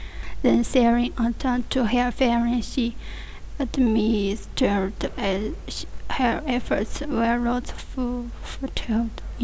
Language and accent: English; Guizhou, China; I'm from Guizhou, and my hometown is beautiful, and it is far away from Suzhou.